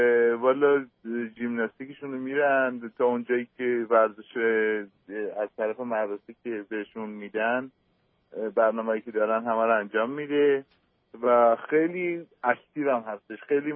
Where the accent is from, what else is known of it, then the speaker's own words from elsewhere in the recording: Iran; ما خودمون ایرانی هستیم